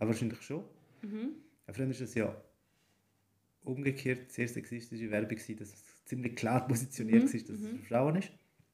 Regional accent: Switzerland; Und darum haben wir als Schweizer Kind trotzdem Punika gekannt, obwohl man nie in Deutschland war

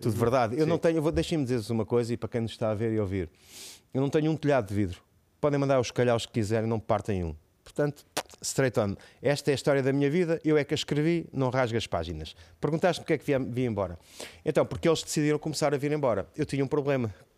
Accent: Portugal; moved away as an adult; now in South Africa; Eu vinha da Tuga, então um ganda maluco, da Força Aérea e os aviões.

